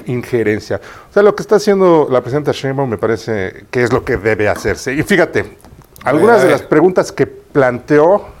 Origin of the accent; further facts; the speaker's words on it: Mexico; no somos todos los mexicanos